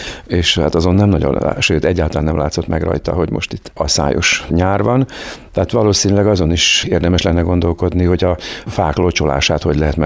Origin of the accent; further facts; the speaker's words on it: Alsószállás, Hungary; Alsószállás 71 számnak hívják azt a tanyát, ahol én felnőttem.